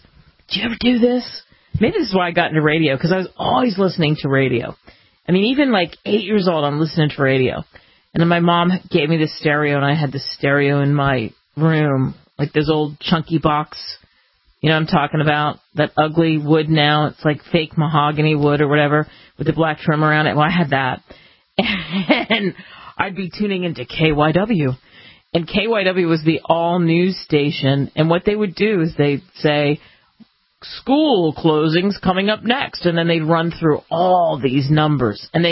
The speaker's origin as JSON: {"language": "English", "region": "Pennsylvania", "country": "United States", "tie": "born or raised there", "said": "When I was a kid, and I grew up outside of Philly, 15 minutes out of downtown, so bear with me, because I've lived all over the country, but it's been a long time."}